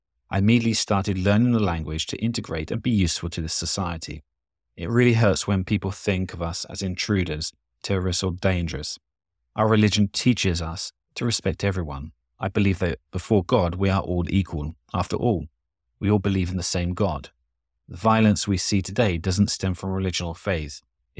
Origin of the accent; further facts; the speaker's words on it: Lebanon; moved away as an adult; now in Syria; We met in Damascus, where I came from Lebanon for work.